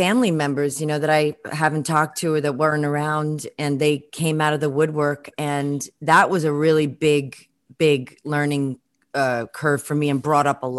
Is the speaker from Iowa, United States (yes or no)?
no; Brooklyn, New York, United States; I grew up in Brooklyn. I didn't, you know, nobody was an art. Nobody was an artist.